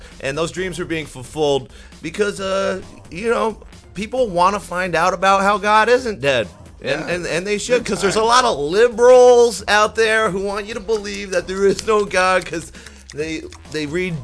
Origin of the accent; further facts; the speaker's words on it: United States; I mean, as an American, I first found out about Chobani when I was traveling in Europe.